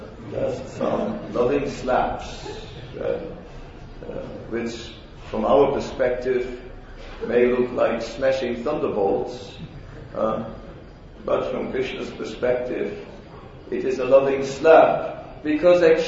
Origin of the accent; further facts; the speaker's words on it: Amsterdam, North Holland, Netherlands; In my hometown, Amsterdam, there was a hotel on the main square, main city square, named Krasnapolsky.